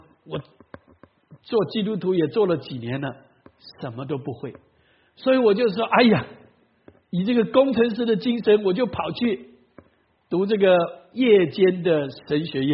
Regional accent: Taiwan; born there; 我是1950年在台湾出生的第一代，哦，那个时候刚刚从大陆跑到台湾去，撤退到台湾去

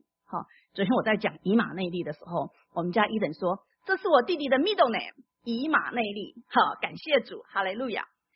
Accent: China; 兄姊妹，你知道我们中国人的想法跟犹太人想法那个根呢、是很接近的。

